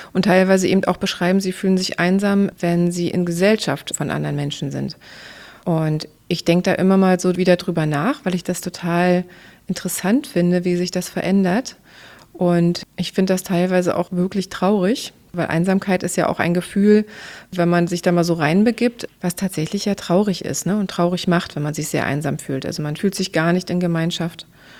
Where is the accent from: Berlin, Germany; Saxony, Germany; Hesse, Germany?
Berlin, Germany; ich bin ja in Berlin aufgewachsen